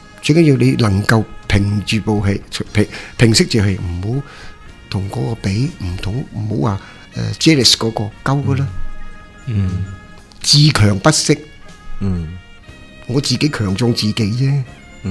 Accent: Hong Kong; 我以前的事我香港人

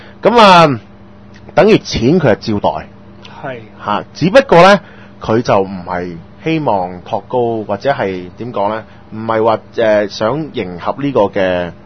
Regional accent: Hong Kong; 就是我們香港人呢對於吸收這個資訊的能力和過濾這個資訊能力很強很強很強

